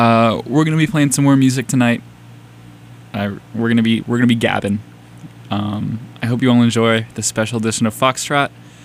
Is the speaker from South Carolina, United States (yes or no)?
yes; Greenville, South Carolina, United States; I'm from Greenville. I thought it was cool. And he's like, oh, I played in Coffee Underground. And I was like, oh, I've been there before.